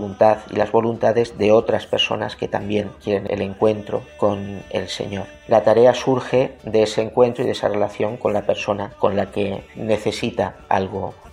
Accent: Villarrubia de los Ojos, Castilla-La Mancha, Spain; soy natural de Villarrubia de los Ojos.

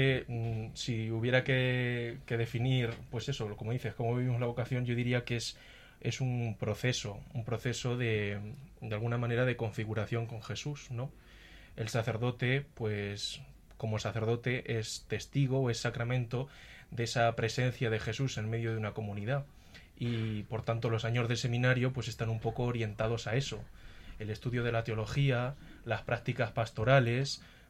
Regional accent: Manzanares, Castilla-La Mancha, Spain; soy el más joven, soy seminarista de quinto de teología y soy natural de Manzanares.

